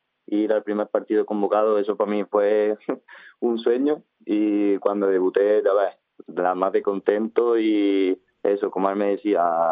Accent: Doña Mencía, Andalusia, Spain; Yo siempre he jugado aquí en el equipo de mi pueblo, de Mencía.

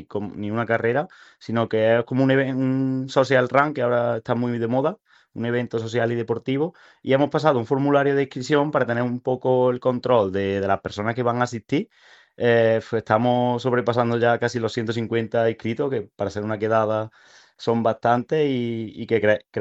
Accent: Fernán Núñez, Andalusia, Spain; quería darle un toque solidario que fuese mi pueblo y recaudar dinero para Sacar la lengua a la isla de Fernán Núñez

